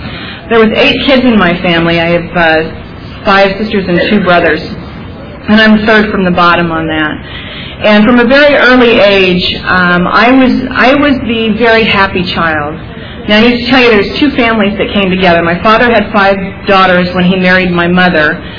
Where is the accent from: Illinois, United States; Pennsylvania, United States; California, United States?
California, United States; Berkeley; I was a very happy child growing up in Berkeley